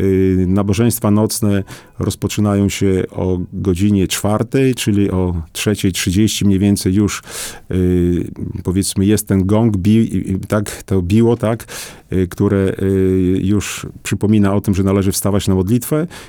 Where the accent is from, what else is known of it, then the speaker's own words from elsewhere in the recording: Podlaskie Voivodeship, Poland; Preczystaja, jak mówimy tutaj u nas po naszemu na Podlasiu.